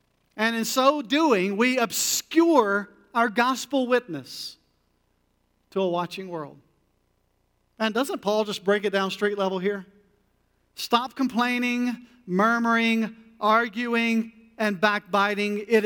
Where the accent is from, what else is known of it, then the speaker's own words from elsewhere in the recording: North Carolina, United States; I always joke, I was a PK growing up in Eastern North Carolina, and my dad was pastoring a big church